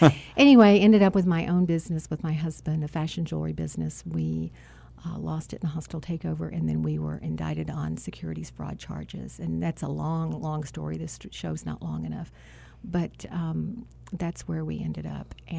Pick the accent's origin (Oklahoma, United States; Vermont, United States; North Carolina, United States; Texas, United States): Texas, United States; Mm-hmm. I'm a Southern girl.